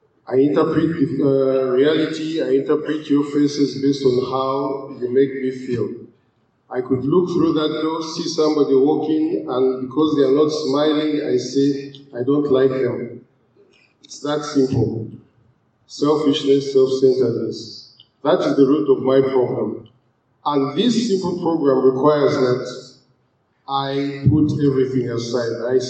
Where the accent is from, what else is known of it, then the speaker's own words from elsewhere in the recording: Uganda; I am from Uganda in East Africa.